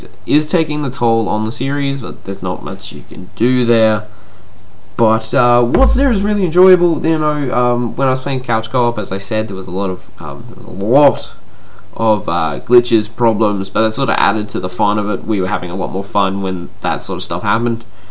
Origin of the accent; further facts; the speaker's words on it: Australia; If you don't know, I'm from Australia.